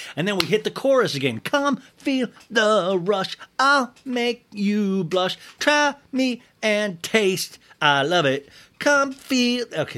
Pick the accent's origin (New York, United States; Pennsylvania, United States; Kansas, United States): Kansas, United States; I'm from Kansas.